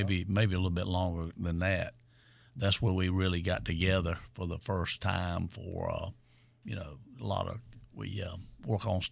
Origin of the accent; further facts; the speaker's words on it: York, United States; we're both from York. We both grew up there.